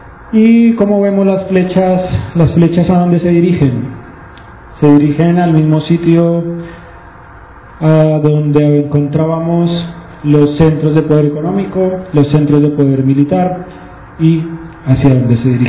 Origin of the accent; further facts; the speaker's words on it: Colombia; now in Mexico; Nosotros pues estamos en México, yo vengo de Colombia.